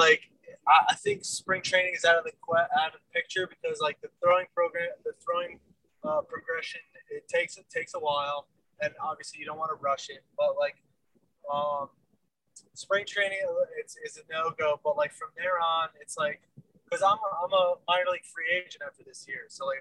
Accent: Connecticut, United States; But like, okay, I'm from Connecticut

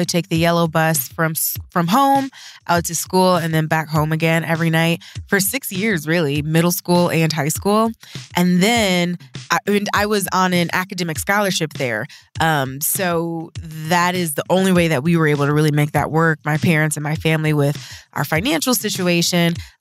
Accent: Toledo, Ohio, United States; born there; No, I was born in Toledo, Ohio. Shout out to the 419 for life.

